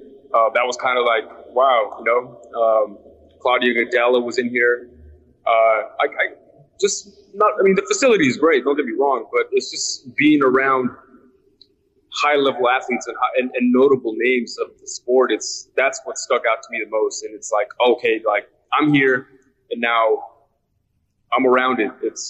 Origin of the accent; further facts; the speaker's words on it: Gilroy, California, United States; You know, my hometown of Gilroy, I'm trying to set up a place where everybody can go watch and just enjoy the atmosphere